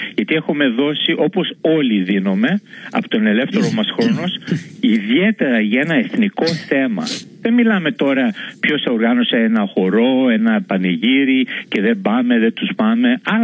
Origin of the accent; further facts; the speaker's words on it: Macedonia, Greece; Γιατί και εγώ είμαι Μακεδόνας